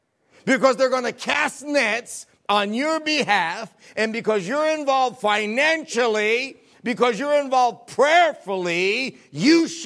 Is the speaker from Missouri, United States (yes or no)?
no; Baltimore, Maryland, United States; Oh, don't say that. I'm from Baltimore.